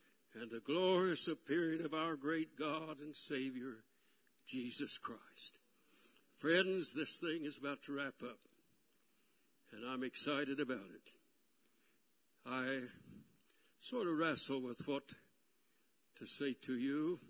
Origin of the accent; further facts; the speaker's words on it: Oklahoma, United States; I want you at district council to announce that you are moving back to Oklahoma, which is my home state, and you are going to pastor in the Southwest.